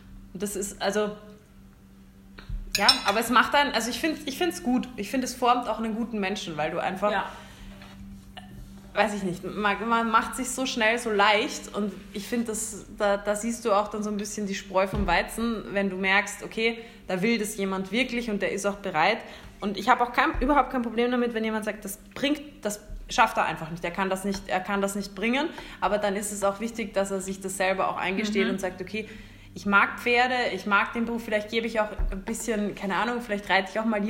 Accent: Vienna, Austria; ich meine, ich komme aus Wien

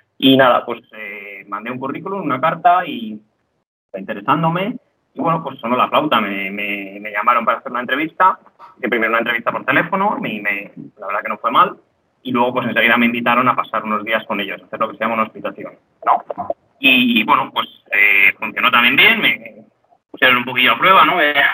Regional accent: Madrid, Community of Madrid, Spain; now in Germany; yo soy de Madrid y estudié allí en Madrid también medicina, en la Autónoma de Madrid.

